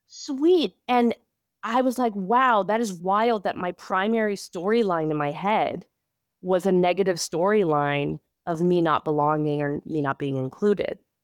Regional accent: Los Angeles, California, United States; So I was like, no, this is my hometown.

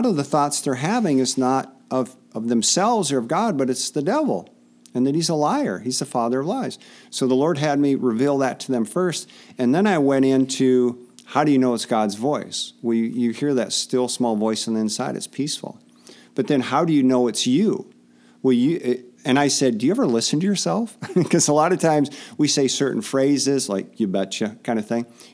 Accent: Fargo, North Dakota, United States; when I was a little kid growing up in Fargo, North Dakota, we had this big, thick picture Bible.

